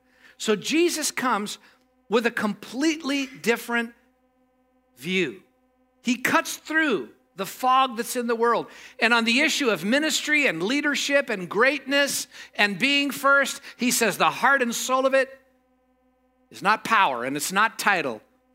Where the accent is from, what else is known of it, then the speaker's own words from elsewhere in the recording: Castro Valley, California, United States; I grew up in the East Bay in Castro Valley